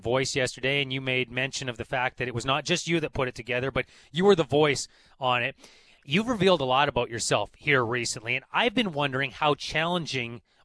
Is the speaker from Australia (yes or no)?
no; Canada; I love being Canadian. I'm proud to be Canadian.